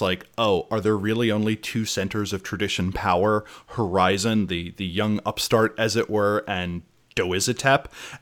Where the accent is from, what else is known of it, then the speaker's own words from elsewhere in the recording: Ireland; I have no idea how Celtic noises are made, and I'm Irish, so I just kind of choke a little, and that's how I do it.